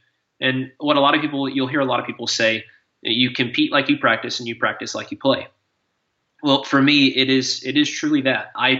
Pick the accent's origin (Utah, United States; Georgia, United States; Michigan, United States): Georgia, United States; I grew up in Georgia near Atlanta, and darkness comes in about 6 o'clock.